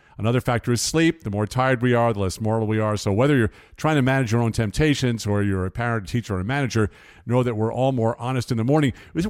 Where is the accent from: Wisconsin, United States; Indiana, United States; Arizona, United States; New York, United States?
New York, United States; Long Island; born there; when I was a kid, I was born on Long Island. I'm the only Yankee in my family, and my parents both grew up in rural North Carolina on farms, working farms.